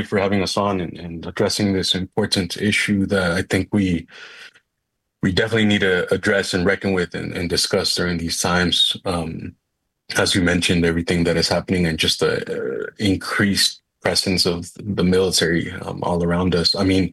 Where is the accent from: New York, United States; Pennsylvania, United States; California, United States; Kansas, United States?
California, United States; San Diego; grew up in working class neighborhoods, as was my case, growing up in San Diego, highly militarized city, county, region